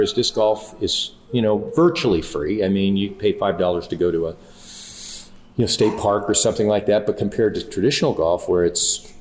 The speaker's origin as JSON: {"language": "English", "region": "California", "country": "United States", "tie": "born or raised there", "lives_now": "Portland, United States", "said": "because it's very different where I grew up in the Bay Area."}